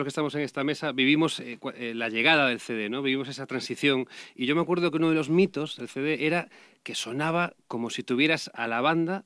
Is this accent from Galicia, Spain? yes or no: yes; A Coruña, Galicia, Spain; la Mardi Gras de A Coruña, mi ciudad natal.